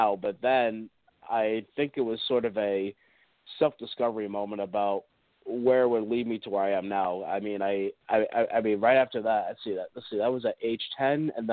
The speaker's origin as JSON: {"language": "English", "region": "New Jersey", "country": "United States", "said": "Growing up was a lot of fun. I'm actually from Jersey, and a lot of my interest in film began at that young age."}